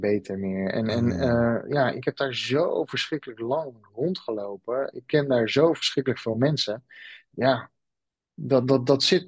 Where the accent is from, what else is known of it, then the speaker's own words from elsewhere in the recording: Rotterdam, South Holland, Netherlands; moved away; Ik betrap mezelf er gewoon zo vaak op dat ik zeg: ja, maar bij ons in Rotterdam.